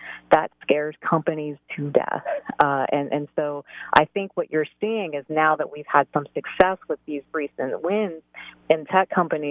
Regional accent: United States; That makes me feel terrible as not just a mom, but as an American.

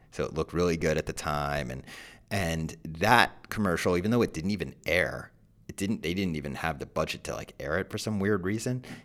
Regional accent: New Jersey, United States; I'm also from Jersey.

